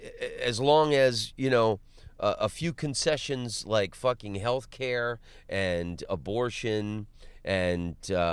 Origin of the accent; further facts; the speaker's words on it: Orlando, Florida, United States; I'm from Orlando. I grew up in Orlando.